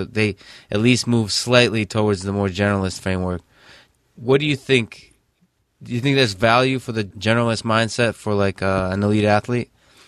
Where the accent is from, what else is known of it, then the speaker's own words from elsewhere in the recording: Russia; I come from Russia, actually, and from the wrestling world